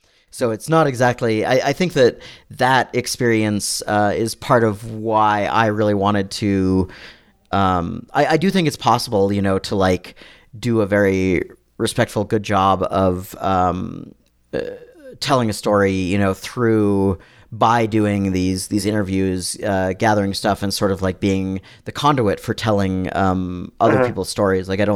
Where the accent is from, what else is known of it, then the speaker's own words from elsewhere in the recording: Colorado, United States; also born or lived in California; now in Portland, United States; I grew up in Colorado, where it's sunny most of the time, and in the winter it snows and then gets on with things.